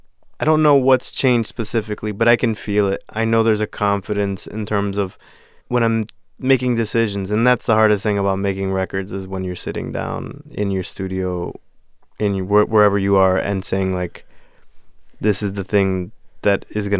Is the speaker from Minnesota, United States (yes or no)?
no; Miami, Florida, United States; I grew up in South Florida listening to like a lot of Miami bass, a lot of hip hop and rap